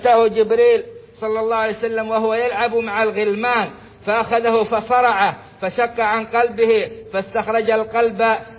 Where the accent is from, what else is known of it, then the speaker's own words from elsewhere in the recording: Saudi Arabia; للقضاء بإذن الله على هذا الفيروس بالكلية في بلادنا السعودية